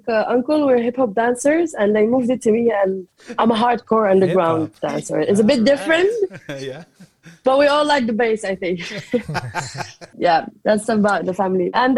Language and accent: English; Damascus, Damascus Governorate, Syria; moved away as an adult; I'm from Damascus, Syria, and it's the capital. And I'm 26 years old. When everything started, I was just 23. I left Syria when I was 20 with my sister